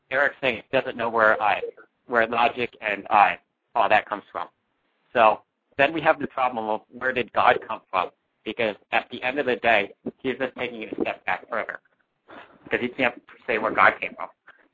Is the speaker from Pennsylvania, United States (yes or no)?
yes; Pennsylvania, United States; from Pennsylvania.